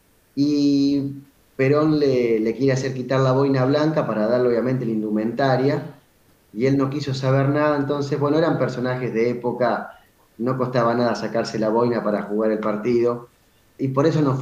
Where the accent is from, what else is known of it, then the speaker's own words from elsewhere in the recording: Santa Fe, Argentina; Si bien somos santafesinos, nuestro código postal es bonaerense, es 6009, y tenemos mucha relación con Junín, provincia de Buenos Aires.